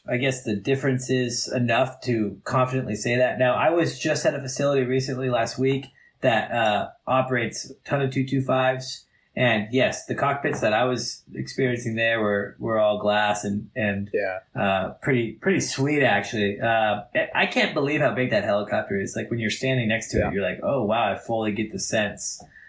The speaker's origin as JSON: {"language": "English", "region": "Oregon", "country": "United States", "said": "since I was from Oregon and loved living in Oregon."}